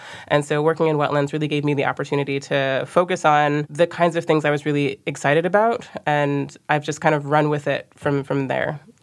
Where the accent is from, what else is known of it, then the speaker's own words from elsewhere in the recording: Midwest, United States; So I am from the Midwest in the United States. So think about areas around Michigan and Ohio, Illinois, and there's certainly a lot of wetlands in those areas.